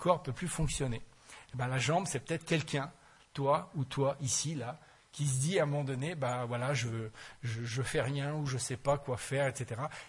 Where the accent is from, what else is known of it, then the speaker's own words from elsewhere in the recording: France; en général, chez nous, en France, on fait des petits immeubles, 10 étages.